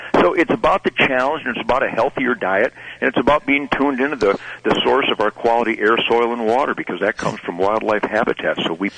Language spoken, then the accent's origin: English; Detroit, Michigan, United States; born there; I was born in Detroit.